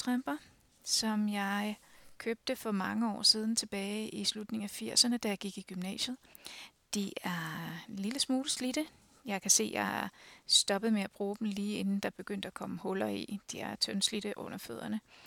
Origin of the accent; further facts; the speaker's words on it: Farum, Capital Region of Denmark, Denmark; now in Skævinge, Denmark; vi bor i Skævinge, og det har vi gjort siden 2016. Jeg er fra Farum, og mine forældre de er også fra Sjælland af, fra Nordsjælland af. De fleste er fra, altså rødderne, de går tilbage til Jylland.